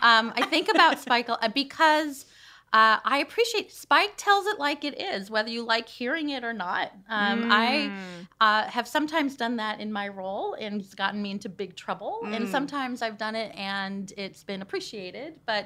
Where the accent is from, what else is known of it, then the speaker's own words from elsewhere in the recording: New York, United States; Plus, I grew up in New York in the 80s.